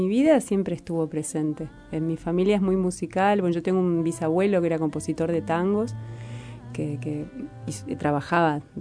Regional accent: Argentina; moved away as an adult; now in Uruguay; yo soy argentina, nacida en Argentina, y hace 20 años que vivo en Uruguay. Y toda mi primera infancia y adolescencia la pasé en Argentina, digamos. Uh-huh. Hasta los 23 años viví ahí.

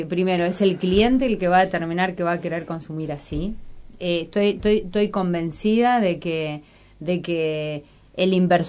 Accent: Uruguay; moved away as an adult; o como uruguaya, yo elegí quedarme en este país

